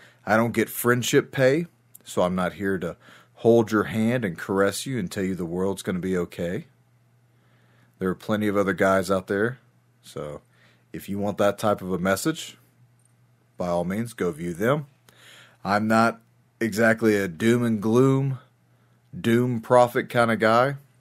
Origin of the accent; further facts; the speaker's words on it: United States; maybe so damn proud as an American to sit there and look